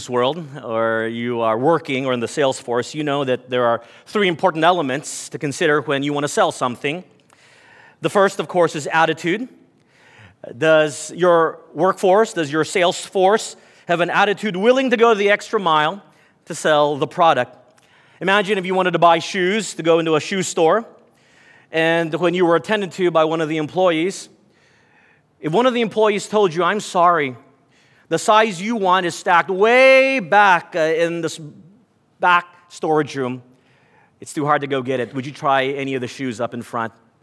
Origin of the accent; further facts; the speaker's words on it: Texas, United States; although I'm a big guy, growing up in Texas, born and bred on Texas meat, I get over there and I'm a giant.